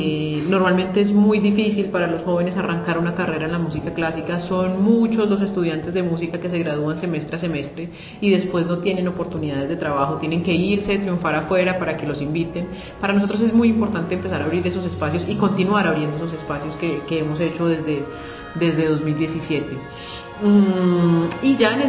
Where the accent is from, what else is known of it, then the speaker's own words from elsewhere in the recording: Colombia; como ciudadanos, como colombianos